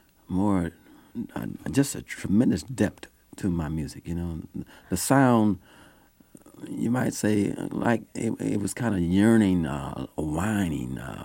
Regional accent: Kansas City, Kansas, United States; I was born in Kansas City, and, you know, I was raised in the black church.

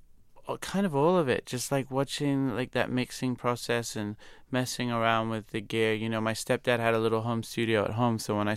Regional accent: New York City, New York, United States; growing up in New York in the late 80s

